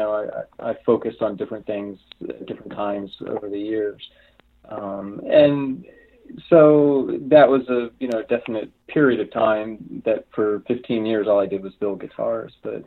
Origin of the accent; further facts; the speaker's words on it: East Coast, United States; now in Ojai, United States; Oh no, I grew up actually on the East Coast, so good thing I didn't stay, right? But I've been in California for, I think, since 1991.